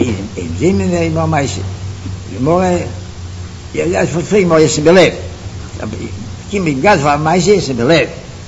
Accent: Poland; German is a second language; wie soll ich sagen, ich komme aus Polen, ich stoße auf

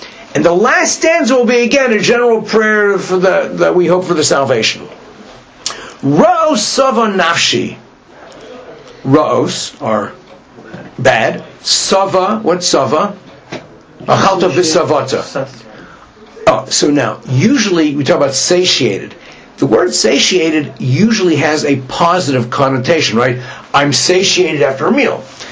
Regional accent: Pittsburgh, Pennsylvania, United States; She's a professor of English at University of Pittsburgh. I'm from Pittsburgh.

